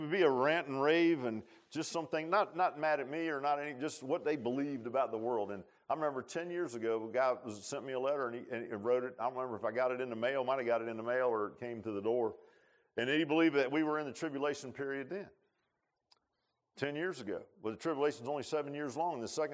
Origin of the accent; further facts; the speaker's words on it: United States; Listen, I'm an American. I'm not proud of everything my country does.